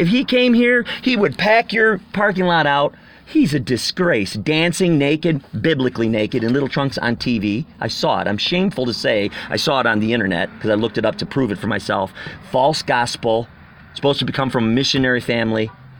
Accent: Chicago, Illinois, United States; He went around with a survey in his neighborhood finding out, I'm from Chicago, where he's from.

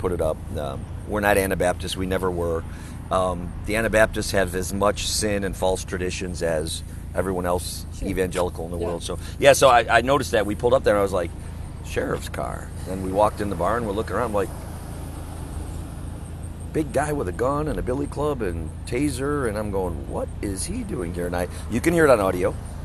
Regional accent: Wisconsin, United States; So, and I'm from Wisconsin originally, so I'm used to sub-zero.

